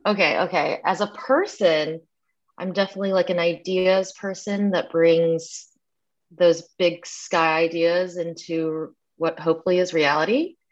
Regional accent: the South, United States; like the impact of growing up in the South is interesting. Cause I mean, for me as a like kid of the 80s, you know, it's a very black and white life. And as a, you know, Asian person kind of like sticking out as a sore thumb.

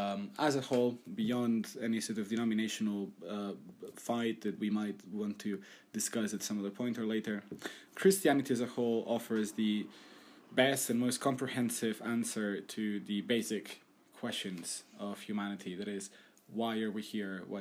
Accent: Barcelona, Catalonia, Spain; moved away as an adult; I'm a Reformed Christian. I'm from Barcelona. That's in Catalonia, Spain, as you wish. Then I came here to study theology 3 years ago

